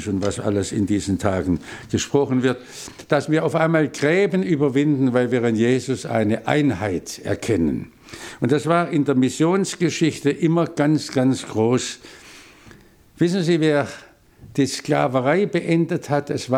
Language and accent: German; Baden-Württemberg, Germany; Ich bin Schwabe und da fühle ich mich wohl.